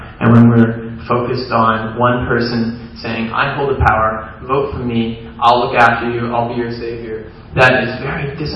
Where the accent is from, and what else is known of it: Saint John, New Brunswick, Canada